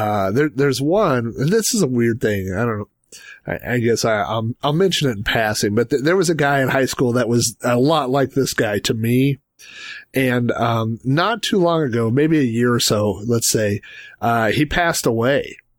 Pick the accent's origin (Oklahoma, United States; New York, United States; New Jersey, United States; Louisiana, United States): Oklahoma, United States; because I grew up in Oklahoma, so wherever you park, you can see for like 12 miles.